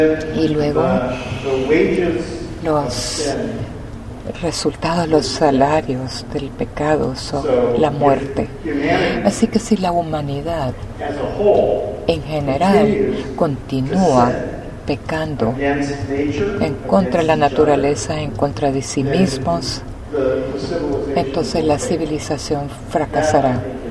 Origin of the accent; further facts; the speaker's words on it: Indiana, United States; pero yo crecí en Indiana